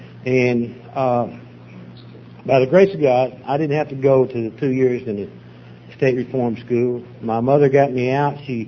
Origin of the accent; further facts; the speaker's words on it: Knoxville, Tennessee, United States; Well, I grew up in Knoxville, Tennessee. I was the youngest of 14 kids, and I grew up in a four-room house.